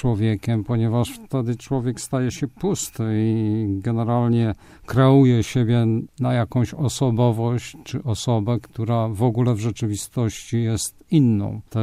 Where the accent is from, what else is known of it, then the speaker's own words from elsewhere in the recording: Gujsk, Masovian Voivodeship, Poland; also born or lived in Skępe; Urodziłem się w Skępem i powiedziałbym w ten sposób i tyle. Nie mieszkam i nie jestem skępczaninem, jedynie z urodzenia, natomiast mieszkam i mieszkałem, czyli jako młody chłopak, dzieciak i tak dalej, młodzieniec, mieszkałem w Gujsku, to jest pomiędzy Skępem